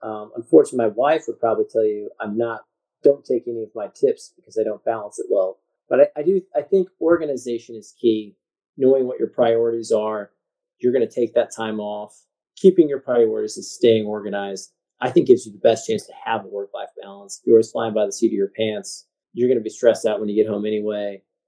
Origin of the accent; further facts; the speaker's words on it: Missouri, United States; I grew up in Missouri, right? So we were right there in Tornado Alley.